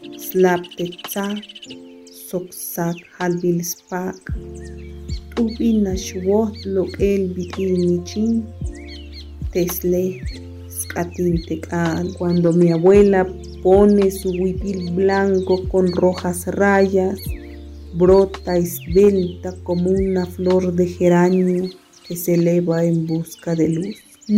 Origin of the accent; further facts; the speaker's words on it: Chiapas, Mexico; first language Tzeltal; Spanish is a second language; Mi lengua materna es el celtán, lo he hablado muy bien desde pequeña, pero aprendí a escribirla después de los 17 años cuando comencé a estudiar mi licenciatura en San Cristóbal de las Casas.